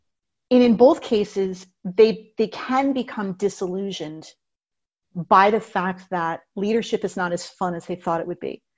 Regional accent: New Jersey, United States; So I live in New Jersey. I grew up in New Jersey. Summers here are extremely hot.

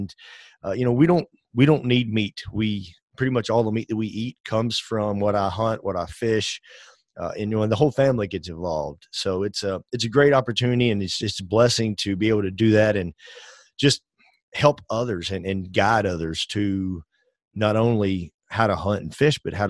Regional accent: Tennessee, United States; We're both from Tennessee. We just like, we'll go to Nashville and settled in there.

